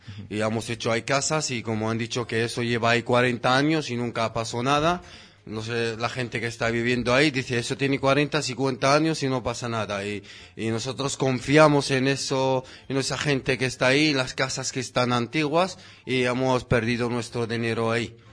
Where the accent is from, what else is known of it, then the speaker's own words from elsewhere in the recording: Morocco; De Marruecos.